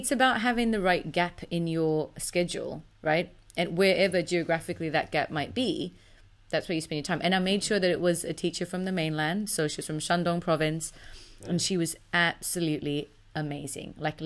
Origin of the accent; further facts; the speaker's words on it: Singapore; Well, I understood a little bit because growing up in Singapore, the language is sure. around you.